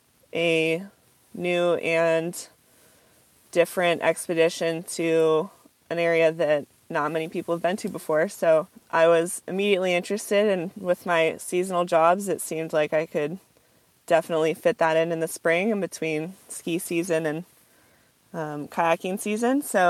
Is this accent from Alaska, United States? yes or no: yes; Juneau, Alaska, United States; I grew up in Juneau, Alaska, and spent a lot of my childhood outside.